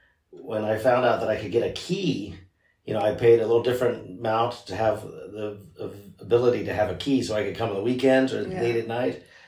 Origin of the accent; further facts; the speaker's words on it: Houston, Texas, United States; also born or lived in New York City; now in Berlin, Germany; I grew up in Houston, but I had a long time in New York City before I came to Germany, before I came to Berlin.